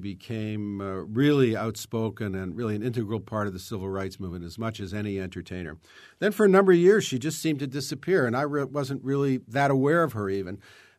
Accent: Toronto, Ontario, Canada; moved away as an adult; I was born in Toronto.

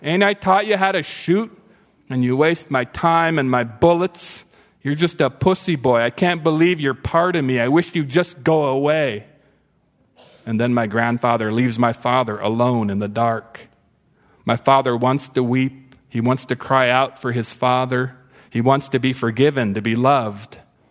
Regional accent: United States; You know, as an Indian, you just feel so addicted to charity.

